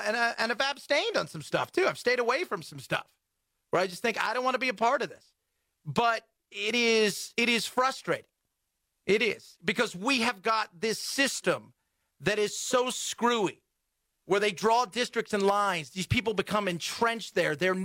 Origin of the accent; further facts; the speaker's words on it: California, United States; Growing up in California, I would never, ever matter as far as my vote goes.